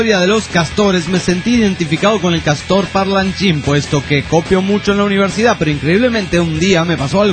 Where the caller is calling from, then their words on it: Mexico City, Mexico; Hola, vato … de la Ciudad de México.